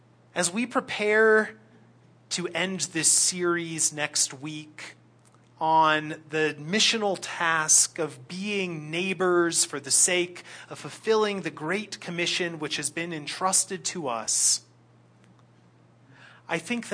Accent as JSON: {"language": "English", "region": "California", "country": "United States", "tie": "born or raised there", "said": "despite what I had come to expect growing up in California"}